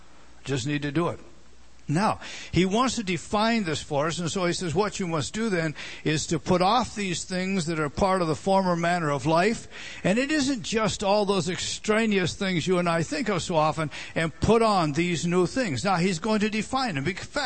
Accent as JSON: {"language": "English", "country": "Canada", "said": "I'm from Canada, so hang in there with this statement."}